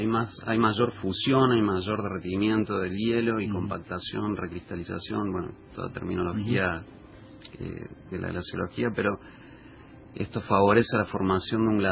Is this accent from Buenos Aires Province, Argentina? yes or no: no; Córdoba, Argentina; now in El Calafate, Argentina; Yo soy de Córdoba, capital.